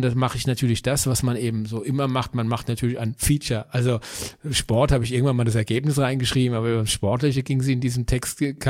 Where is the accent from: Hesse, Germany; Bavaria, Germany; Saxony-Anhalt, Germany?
Hesse, Germany; Bürstadt; ich komme aus Bürstadt, das ist ein kleines Dorf in Südhessen